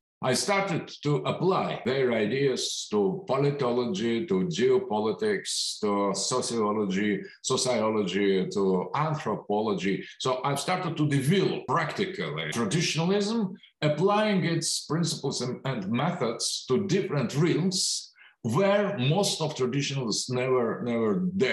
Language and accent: English; Russia; born there; English is a second language; I was born in Soviet Union. I never was really Soviet man, despite of my parents.